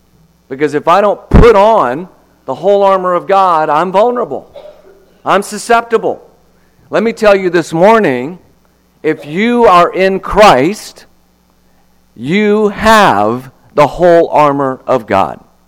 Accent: Texas, United States; also born or lived in Lubbock; I grew up in Texas. I lived in Lubbock, Texas for about 5 years.

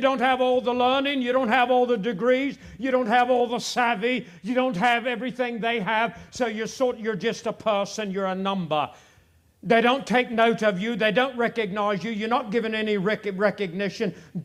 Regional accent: Papua New Guinea; moved away; We came over from New Guinea and we were the outcast. We were the oddballs and the ones who just didn't fit in.

